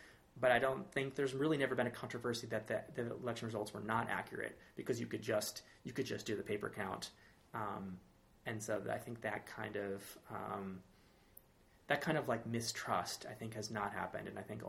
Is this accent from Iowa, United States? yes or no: no; Georgia, United States; now in Hudson, United States; No, I grew up in Georgia.